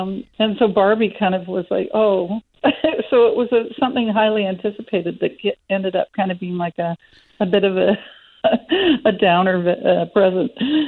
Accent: Vancouver, British Columbia, Canada; Well, I grew up in Vancouver on the west side

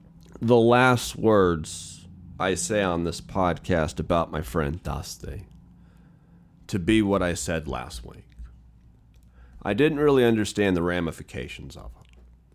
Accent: Spokane, Washington, United States; also born or lived in San Francisco / Seattle / Portland; Well, I was born in San Fran, but then I got to Spokane and then just did this fucking triangle of Spokane, Seattle, Portland, like the whole time I grew up.

